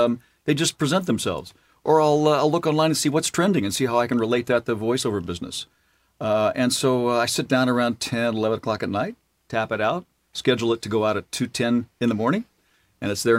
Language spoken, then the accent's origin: English; Illinois, United States; So, you know, that farm you mentioned that I grew up on in Illinois?